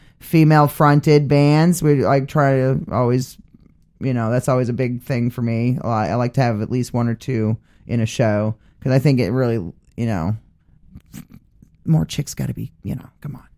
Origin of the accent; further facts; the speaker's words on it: Maine, United States; I'm from the Canadian border of Maine, so that's kind of why. My stepmother's a Canadian.